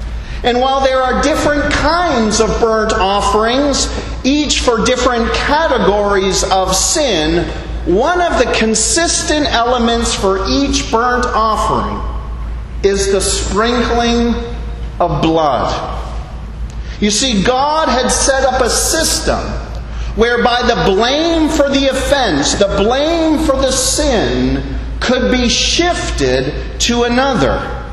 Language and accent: English; Canada; now in Bahamas; Well, as a Canadian who has lived in the Bahamas for almost 8 years